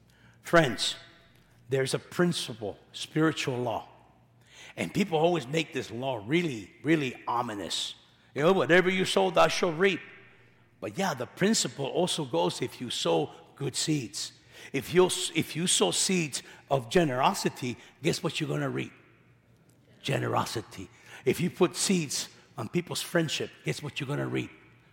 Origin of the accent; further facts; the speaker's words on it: California, United States; So I'm from California, And in California, I'm being told there's 51 genders.